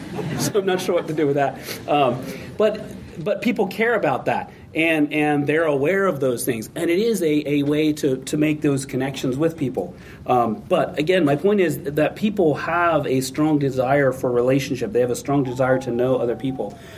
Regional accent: United States; because I'm an American, right?

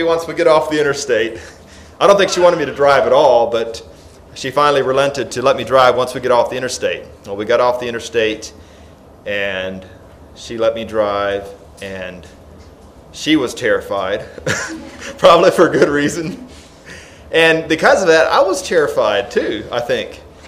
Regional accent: Whiteville, Tennessee, United States; When I grew up in Whiteville, Tennessee, there was in the church house

